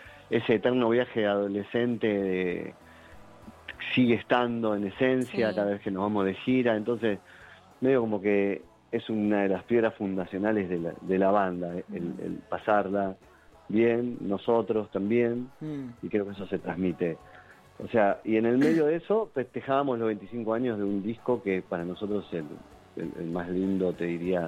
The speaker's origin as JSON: {"language": "Spanish", "region": "Buenos Aires Province", "country": "Argentina", "said": "Pero sí, soy muy bonaerense, muy del conurbano, ¿no?"}